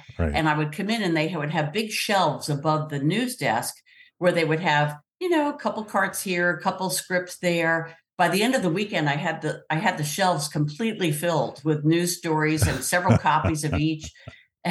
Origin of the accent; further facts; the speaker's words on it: Connecticut, United States; No, I'm from Connecticut.